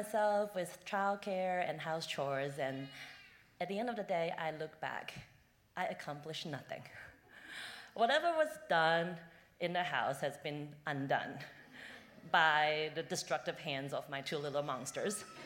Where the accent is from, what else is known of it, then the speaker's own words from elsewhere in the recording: China; moved away as an adult; now in Nashville, United States; 12 years ago, I came to Nashville from China to study at Vanderbilt.